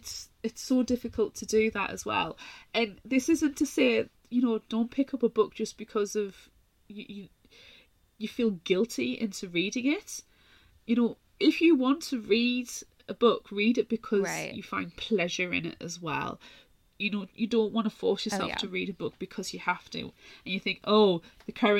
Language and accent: English; United Kingdom; being British, I know we have problems with colonialism that we were never educated about in school.